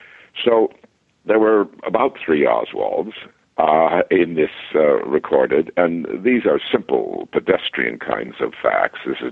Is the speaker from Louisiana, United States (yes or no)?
yes; Louisiana, United States; and then I've lived in New Orleans, and I'm from Louisiana, and part of my life